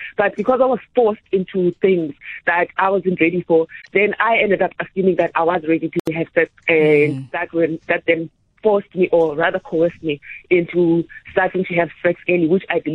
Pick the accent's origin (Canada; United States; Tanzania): Tanzania; I was born in Karinga when they were married, and then their marriage didn't work out. So my mother took me with her in Tanzania, and I was raised in I was raised in Tanzania, and that's how I grew up.